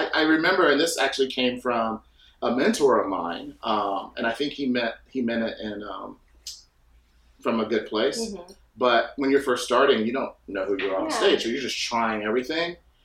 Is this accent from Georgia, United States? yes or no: yes; Georgia, United States; I mean, so I'm from Georgia. I like to say I'm from the South